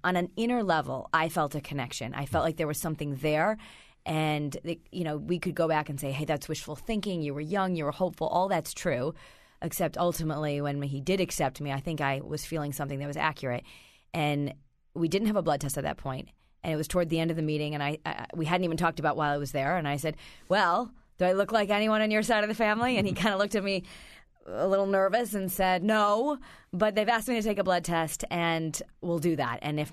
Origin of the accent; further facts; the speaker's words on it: Detroit, Michigan, United States; Yes, I grew up in the Detroit area.